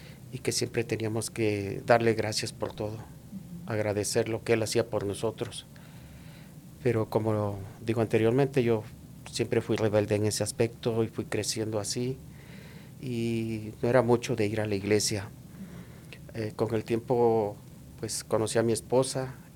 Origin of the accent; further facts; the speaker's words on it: Puebla, Mexico; now in Denver, United States; Y yo soy del estado de Puebla, en México, soy mexicano.